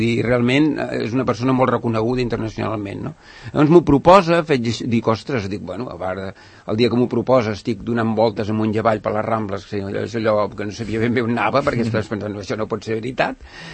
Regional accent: Sant Cugat del Vallès, Catalonia, Spain; aquí a Sant Cugat, vull dir, sóc un santcugatenc que tothom em diu, ai, pensava que també hi has anat, jo mai m'he anat de Sant Cugat.

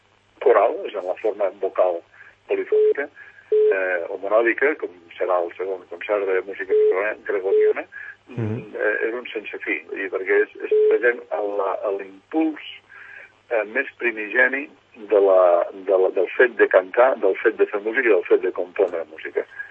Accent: Tremp, Catalonia, Spain; now in Sant Cugat, Spain; soc fill de Trem, tot i que fa molts anys que visc a Sant Cugat.

